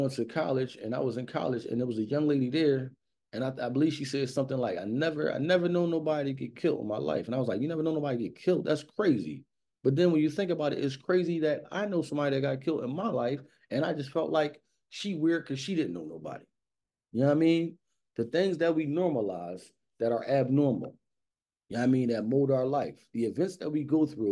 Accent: Philadelphia, Pennsylvania, United States; And growing up in Philadelphia, an event like this is scary for me now that I have kids

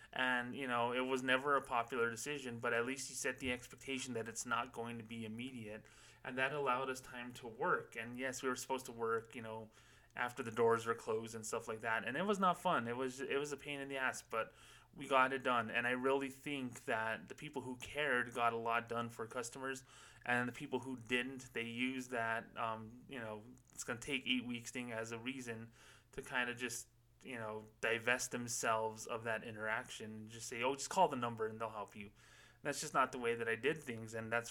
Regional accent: Las Cruces, New Mexico, United States; they opened branches here in my hometown of Las Cruces in the last few years.

